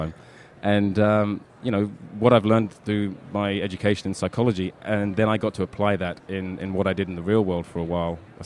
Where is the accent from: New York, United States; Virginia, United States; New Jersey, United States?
New Jersey, United States; So I'm originally from Jersey.